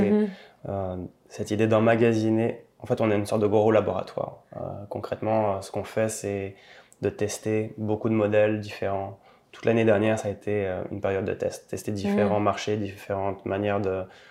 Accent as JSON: {"language": "French", "country": "France", "moved": "as an adult", "lives_now": "Montreal, Canada", "said": "Moi, je suis français. Et ça fait 11 ans que je vis ici."}